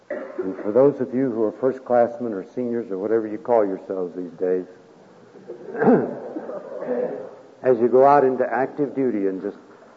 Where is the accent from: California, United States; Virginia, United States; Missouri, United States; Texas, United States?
Texas, United States; I grew up down in East Texas, and we had cockroaches down there. We don't have them up here in Colorado.